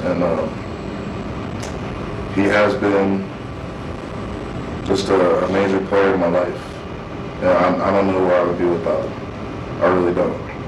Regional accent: Seattle, Washington, United States; So just to tell you a little bit about myself, I was born and raised in Seattle.

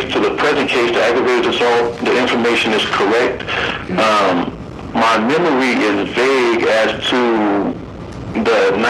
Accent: Eloy, Arizona, United States; We're both from Eloy, Arizona, and went to school together.

